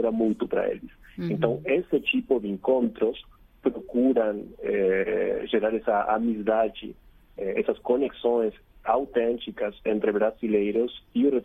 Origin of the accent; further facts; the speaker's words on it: Argentina; Portuguese is a second language; No meu caso, sendo argentino, sou latino, temos muitas coisas em comum entre a cultura argentina e a cultura brasileira.